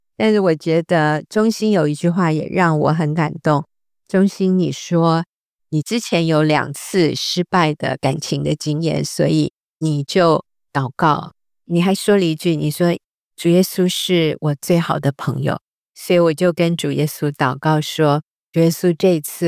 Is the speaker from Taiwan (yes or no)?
no; United States; 我虽然是在美国长大